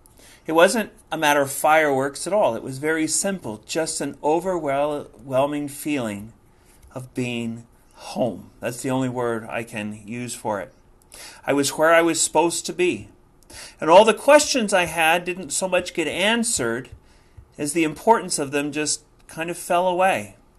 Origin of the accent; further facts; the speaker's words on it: United States; I was going to university in Ohio. I'm an American originally.